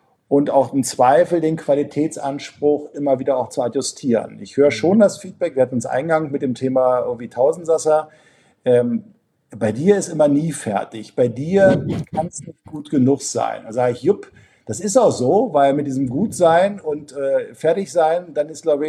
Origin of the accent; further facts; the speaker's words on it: Berlin, Germany; in dieser Stadt, wo ich herkomme, in Berlin